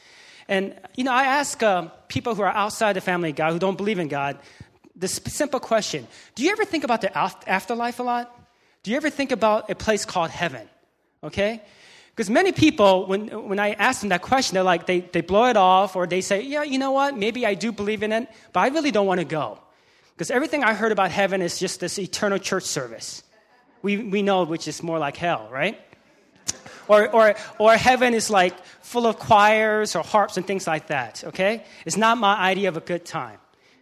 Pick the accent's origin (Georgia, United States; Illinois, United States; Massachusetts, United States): Georgia, United States; Atlanta; Okay, I grew up in Atlanta, Georgia.